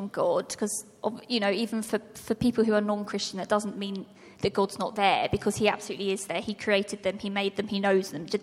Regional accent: South East England, United Kingdom; now in Cornwall, United Kingdom; originally I'm from Surrey, and me and my husband moved to Cornwall about 5 months ago.

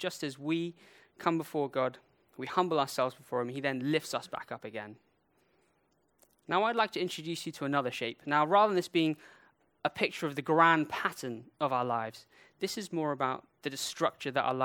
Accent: India; However, I remember this one time cycling down the Ghat, the mountain roads in India where I grew up, with a bunch of friends.

